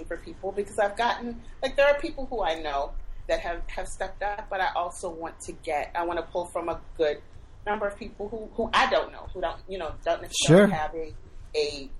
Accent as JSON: {"language": "English", "town": "New Orleans", "region": "Louisiana", "country": "United States", "tie": "born or raised there", "moved": "yes", "lives_now": "Pittsburgh, United States", "said": "So we're going on 10 years that I have been gone, just kind of watching my hometown from afar. And there's so many stories about people who moved back and rebuilding New Orleans"}